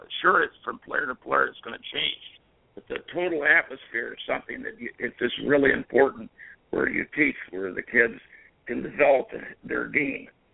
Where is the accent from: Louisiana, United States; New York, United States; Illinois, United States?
Illinois, United States; Decatur; Well, I'm just downstate Illinois in Decatur.